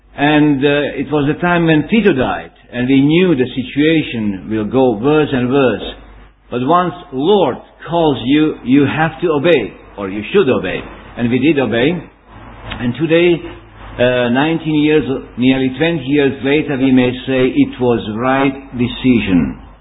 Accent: Vojvodina, Serbia; I grew up in Serbia, north part of Serbia, which used to be and still is part of Yugoslavia.

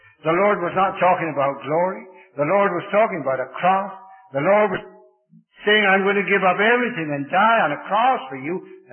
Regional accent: England, United Kingdom; Now, I come from England

